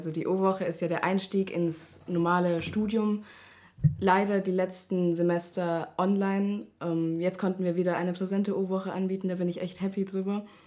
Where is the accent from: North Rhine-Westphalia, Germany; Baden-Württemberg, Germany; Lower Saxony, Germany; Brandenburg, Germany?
Baden-Württemberg, Germany; Stuttgart; born there; now in Passau, Germany; Ich bin 21 Jahre alt, gebürtig aus Stuttgart, jetzt in Passau lebend, der größten Kleinstadt, und studiere im zweiten Semester KUWI.